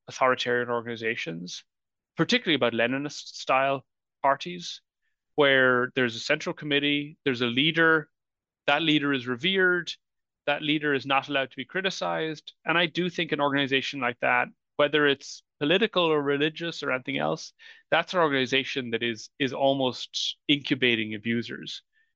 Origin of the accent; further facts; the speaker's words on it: Galway, Connacht, Ireland; I'm from Galway.